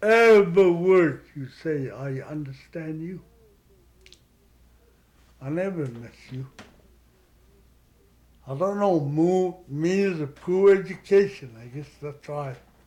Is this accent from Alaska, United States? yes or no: yes; Alaska, United States; English is a second language; I'm Indian, Alaska. Full-blooded Indian.